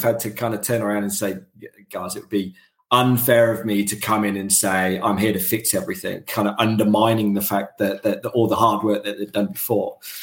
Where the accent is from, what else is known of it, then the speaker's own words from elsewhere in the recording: United Kingdom; Like obviously, you might tell from my accent, I'm from the UK, and so department stores have always been synonymous with the UK, right?